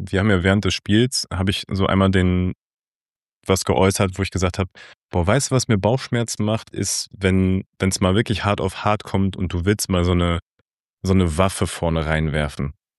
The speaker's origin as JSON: {"language": "German", "country": "Germany", "said": "Oh, wenn das jemand sieht und anfängt sich zu beschweren, warum ich denn als Deutscher ein Frankreich-Trikot trage."}